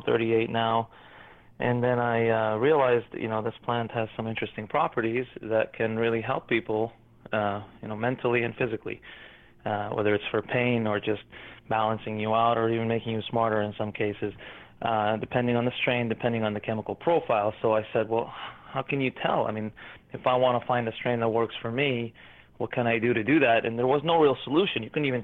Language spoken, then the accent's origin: English; Canada; also born or lived in United States; I grew up in Canada most of my life, actually. I was born in the U.S.